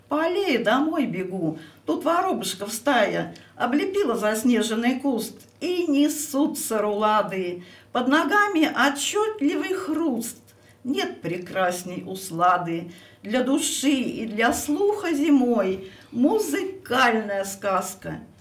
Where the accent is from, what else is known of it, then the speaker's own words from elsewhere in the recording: Oryol Oblast, Russia; Я очень люблю лес, а я сама из Болховского района.